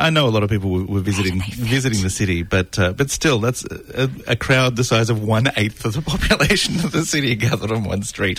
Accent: Wagga Wagga, New South Wales, Australia; I'm from Wagga. That's 10 Waggers.

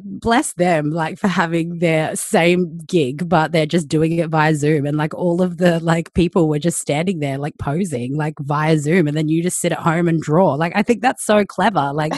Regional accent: Melbourne, Victoria, Australia; I'm the woman from Melbourne drinking a wine.

